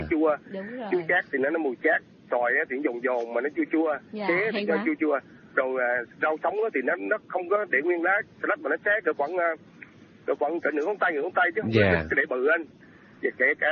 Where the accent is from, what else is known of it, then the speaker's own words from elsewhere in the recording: Tam Kỳ, Quang Nam, Vietnam; em là chính gốc Tam Kỳ đó.